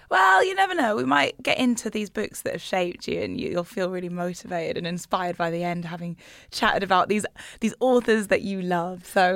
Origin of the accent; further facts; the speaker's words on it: Newcastle, North East England, United Kingdom; I grew up in Newcastle